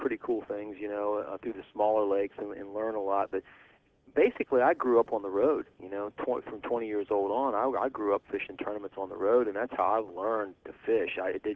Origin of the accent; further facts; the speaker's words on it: Cincinnati, Ohio, United States; also born or lived in West Virginia; I'm a Cincinnati native. You know, I was born in West Virginia, but I've lived my whole life in Cincinnati.